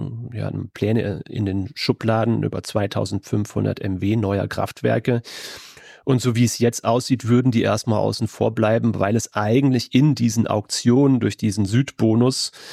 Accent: Rhineland-Palatinate, Germany; als Pfälzer

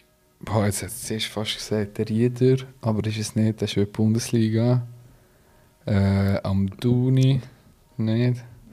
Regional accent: Switzerland; also born or lived in Democratic Republic of the Congo; Ich bin in Zaire geboren, das ist heute die Demokratische Republik Kongo, und bin aber in der Schweiz aufgewachsen.

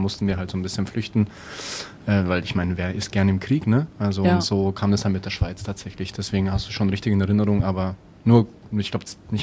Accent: Traunstein, Bavaria, Germany; also born or lived in Switzerland; ich bin in Traunstein geboren und dort auch immer aufgewachsen, genau, und habe dort eigentlich auch immer in der Gegend gewohnt

